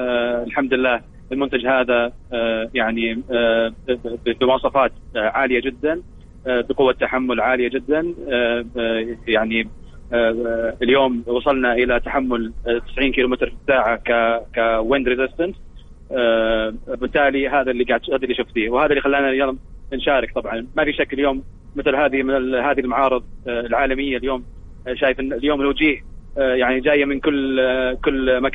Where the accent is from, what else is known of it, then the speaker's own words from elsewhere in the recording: Saudi Arabia; تبادل الخبرة الجنوب أفريقية وكذلك الخبرة اليوم عندنا كسعوديين